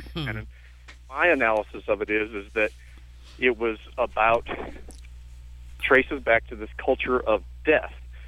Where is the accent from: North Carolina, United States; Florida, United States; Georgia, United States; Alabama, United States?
Alabama, United States; And in my high school, I grew up in Alabama, in the basement of my high school, we would shoot live ammunition